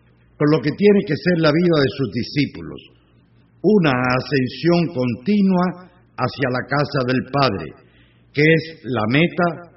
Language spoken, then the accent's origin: Spanish; Cuba; desde que empezamos a existir como pueblo, como cubanos, hace ya más de 400 años.